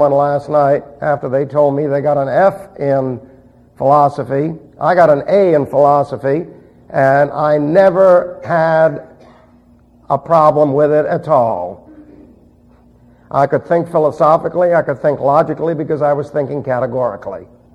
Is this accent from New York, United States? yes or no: yes; New York City, New York, United States; But remember, I was raised in New York City.